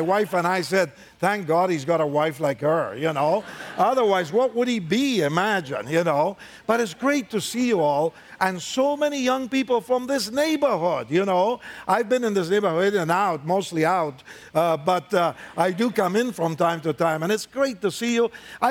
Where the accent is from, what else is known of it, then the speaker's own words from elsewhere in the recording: Argentina; English is a second language; moved away as an adult; also born or lived in Colombia / Costa Rica; But I came to Oregon from Argentina exactly 50 years ago this June. 50, man, to study at Multnomah.